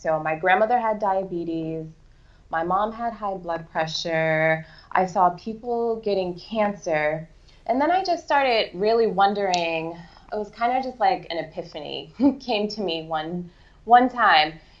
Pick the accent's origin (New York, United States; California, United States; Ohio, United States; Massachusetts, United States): Massachusetts, United States; Boston; I grew up in Boston, so I was a city girl, not really being on a farm and knowing where my food came from.